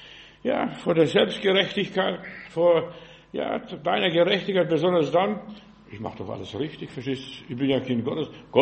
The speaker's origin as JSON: {"language": "German", "town": "Heilbronn", "region": "Baden-Württemberg", "country": "Germany", "said": "Ich habe das mal miterlebt bei uns in Heilbronn."}